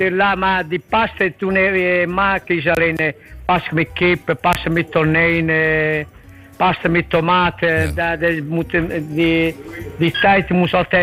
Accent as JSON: {"language": "Dutch", "town": "Taormina", "region": "Sicily", "country": "Italy", "second_language": "Dutch", "moved": "as an adult", "lives_now": "Netherlands", "said": "ik was 20 jaar toen kom ik naar Nederland. Ik kom uit Sicilië, Taormina."}